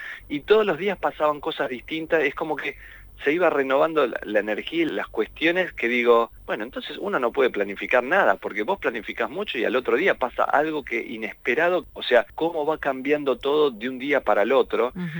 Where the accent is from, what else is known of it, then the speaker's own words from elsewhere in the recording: Lanús, Buenos Aires Province, Argentina; los ingleses ya me conocen que yo soy de Lanús